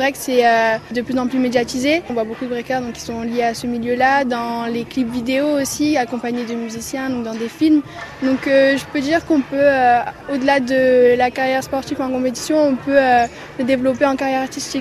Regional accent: Cadenet, Provence-Alpes-Côte d'Azur, France; j'ai 17 ans et je viens de Cadenet dans le Vaucluse.

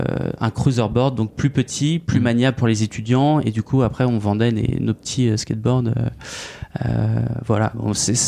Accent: Paris, Île-de-France, France; Donc moi, je suis parisien. J'ai étudié toute ma scolarité à Gerson, donc à un lycée dans le 16e arrondissement.

